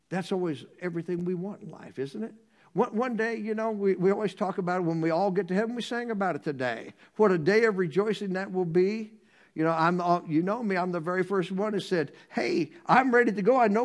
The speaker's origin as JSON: {"language": "English", "town": "Noblesville", "region": "Indiana", "country": "United States", "tie": "born or raised there", "said": "As a kid, I grew up in Noblesville, Indiana."}